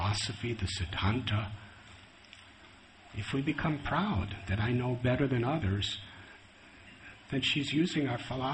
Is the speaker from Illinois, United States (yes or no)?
yes; Illinois, United States; also born or lived in Pennsylvania; I was born and raised in Illinois.